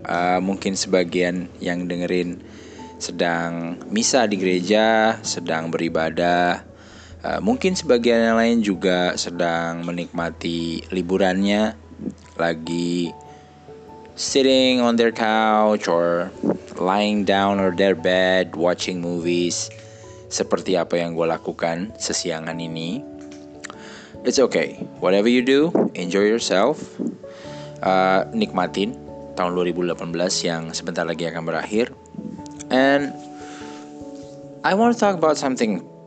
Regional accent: Java, Indonesia; Dan gue orang Indonesia dan gue orang Jawa.

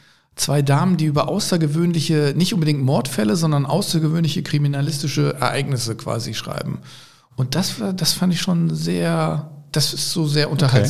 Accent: Lower Saxony, Germany; now in Cologne, Germany; Und ich komm aus Ostfriesland, ich komme von einer 5.500 Seelendorf.

